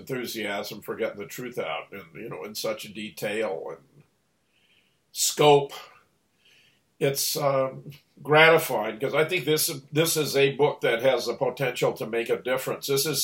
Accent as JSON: {"language": "English", "town": "Pasadena", "region": "California", "country": "United States", "tie": "born or raised there", "said": "I was born in Pasadena in 1940. You can see the Rose Bowl from the Huntington Memorial where I was born. I grew up in Southern California. I graduated from South Pasadena High School."}